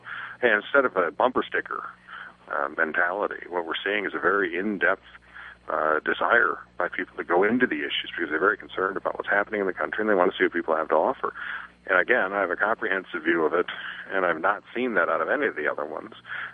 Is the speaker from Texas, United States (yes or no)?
no; Detroit, Michigan, United States; So I'm from Detroit. We put our nose to the grindstone. We move on.